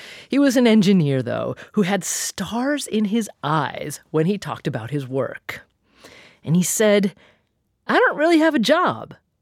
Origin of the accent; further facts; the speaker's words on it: Corvallis, Oregon, United States; My hometown of Corvallis, Oregon, used to have a summer science and art festival called Da Vinci Days.